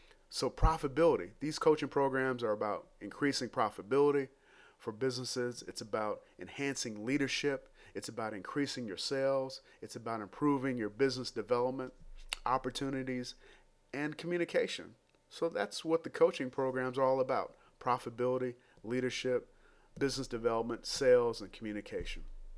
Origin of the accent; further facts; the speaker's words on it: Detroit, Michigan, United States; I'm not from New Orleans. I'm from Detroit, but I like gumbo too.